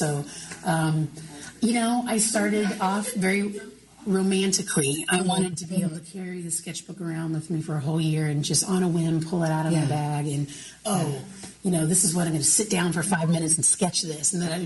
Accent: Kansas City, Missouri, United States; I could have said, I'm from Kansas City. I'm just going to include Kansas City artists.

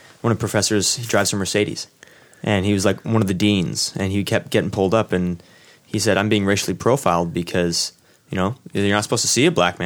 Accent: Canada; I'm a Canadian, so I'm an outsider.

